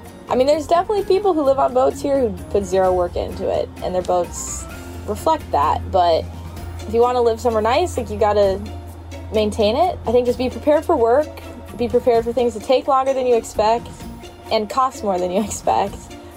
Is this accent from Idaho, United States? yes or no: yes; Idaho, United States; now in Detroit, United States; I'm a financial analyst at General Motors. Right now, I'm a sailor. I grew up in Idaho.